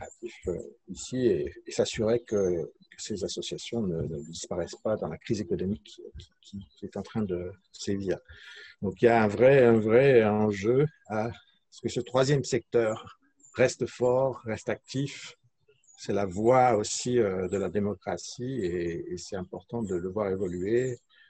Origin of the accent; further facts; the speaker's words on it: France; Quand on vient de France, je crois qu'on est habitué à avoir l'État qui répond à tous nos besoins.